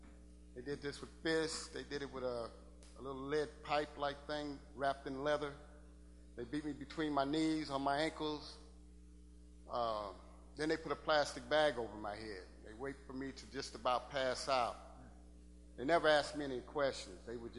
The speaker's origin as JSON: {"language": "English", "town": "Los Angeles", "region": "California", "country": "United States", "tie": "born or raised there", "said": "Like you said, I was born and raised in Los Angeles."}